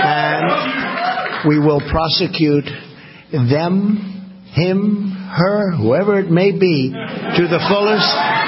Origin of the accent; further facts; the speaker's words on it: United States; Americans must unify and we must show the world that we are united together in peace and love and harmony as fellow American citizens.